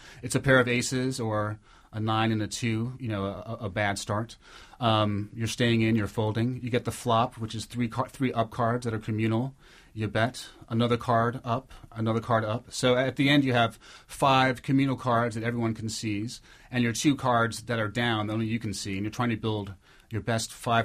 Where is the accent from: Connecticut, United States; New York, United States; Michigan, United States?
New York, United States; When I went on my first trip to Vegas in 91, I thought being a New Yorker, oh, kitschy Vegas, campy Vegas